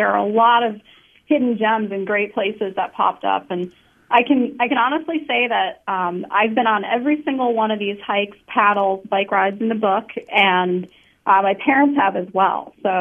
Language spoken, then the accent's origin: English; Wisconsin, United States; And we're from Racine County, and a lot of Racine people go to Bailey's Harbor.